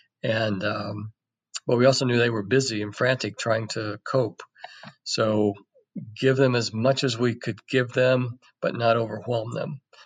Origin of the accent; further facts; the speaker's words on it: Murfreesboro, Illinois, United States; my hometown community, which is a small town, Murfreesboro, Illinois, it lost its newspaper back